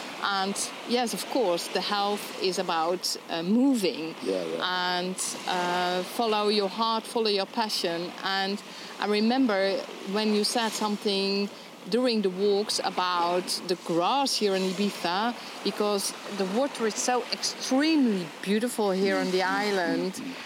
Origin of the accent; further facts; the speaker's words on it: Netherlands; English is a second language; I'm from Holland.